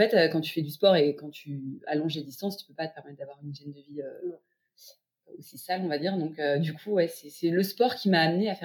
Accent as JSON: {"language": "French", "town": "Paris", "region": "Île-de-France", "country": "France", "said": "je suis une Parisienne de 32 ans"}